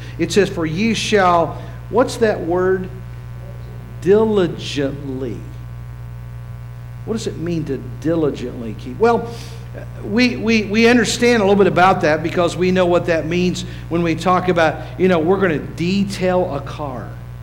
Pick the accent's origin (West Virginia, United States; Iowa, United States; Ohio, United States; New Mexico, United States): West Virginia, United States; now in California, United States; I came from West Virginia. We came to California.